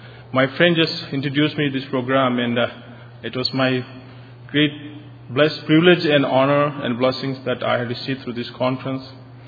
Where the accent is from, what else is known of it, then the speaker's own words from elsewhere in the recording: India; I come from India.